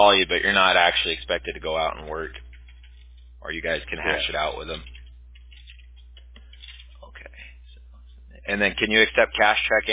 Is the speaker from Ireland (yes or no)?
no; Huntington Beach, California, United States; now in Costa Mesa, United States; I grew up in Huntington Beach myself.